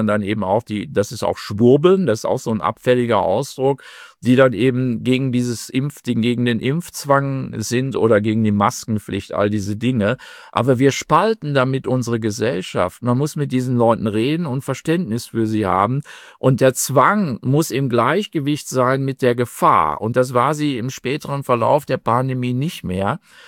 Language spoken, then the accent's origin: German; East Germany, Germany; born there; Und ich bin ja in der DDR geboren, da gab es die Mauer.